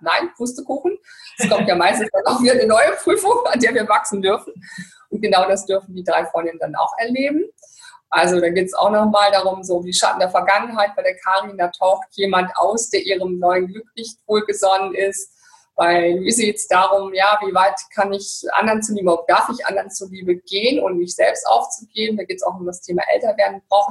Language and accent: German; Northern Germany, Germany; ich bin Norddeutsche